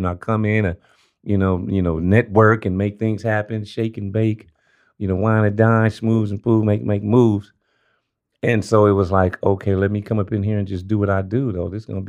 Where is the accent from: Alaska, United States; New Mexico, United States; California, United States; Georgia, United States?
California, United States; Los Angeles; I'm born and raised in South Central LA, and you got that South Central LA state of mind.